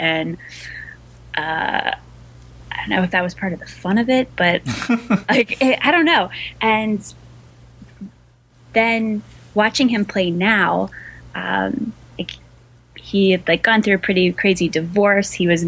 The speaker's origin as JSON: {"language": "English", "town": "Frederick", "region": "Maryland", "country": "United States", "tie": "born or raised there", "said": "that definitely connects to my roots growing up in Frederick, Maryland, and listening to country radio station."}